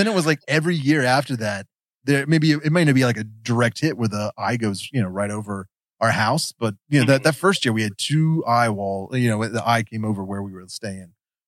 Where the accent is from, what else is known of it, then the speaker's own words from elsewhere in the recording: Huntington, West Virginia, United States; I grew up in Huntington, cool. West Virginia, and went to school in Sioux Falls, South Dakota, and then retreated back to West Virginia